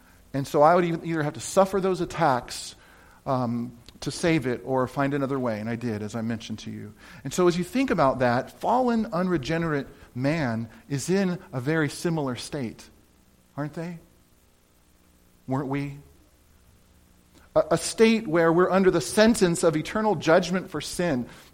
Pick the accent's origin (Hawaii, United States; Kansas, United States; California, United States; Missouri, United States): California, United States; moved away; I never remember retention ponds growing up in California.